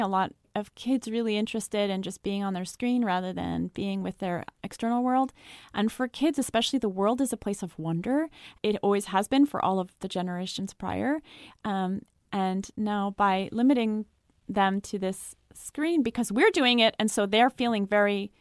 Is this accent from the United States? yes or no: no; Paris, Île-de-France, France; English is a second language; I'm from France.